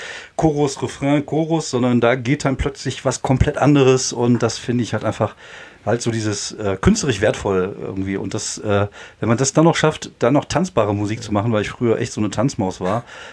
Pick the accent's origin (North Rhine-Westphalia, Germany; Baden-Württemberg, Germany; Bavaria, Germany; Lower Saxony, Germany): North Rhine-Westphalia, Germany; Wuppertal; Also ich komme ja aus Wuppertal.